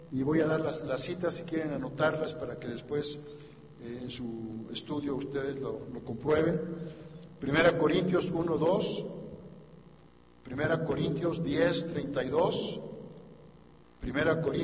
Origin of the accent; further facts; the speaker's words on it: Mexico; Somos mexicanos por nacimiento y somos ciudadanos del reino de Dios